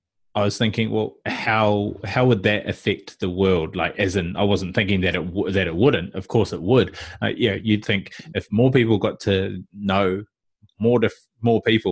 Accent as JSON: {"language": "English", "country": "New Zealand", "moved": "yes", "lives_now": "Australia", "said": "I'm might be living in Australia, but I'm from New Zealand originally"}